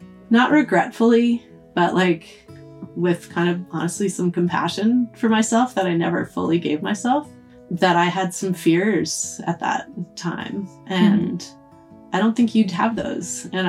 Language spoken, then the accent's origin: English; Massachusetts, United States; moved away; I grew up outside of Boston, you grew up in Vermont